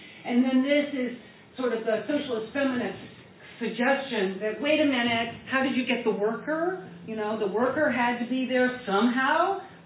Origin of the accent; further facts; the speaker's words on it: United States; Remember, I'm from the United States.